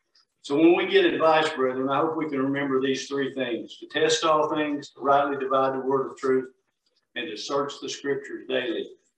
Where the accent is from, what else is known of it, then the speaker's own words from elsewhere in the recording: Georgia, United States; I'm from down in Georgia. I'm from down South. I grew up in North Georgia, so almost Georgia friends call me a Yankee.